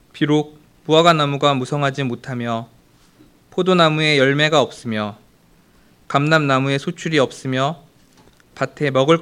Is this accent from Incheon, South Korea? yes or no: yes; Ganghwa, Incheon, South Korea; 제가 강화도에서 컸기 때문에 시골 교회를 다녔었는데